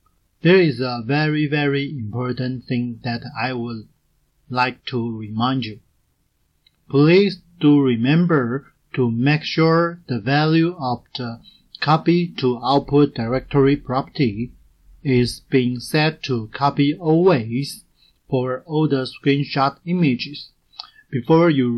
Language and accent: English; Taiwan; English is a second language; from Taiwan.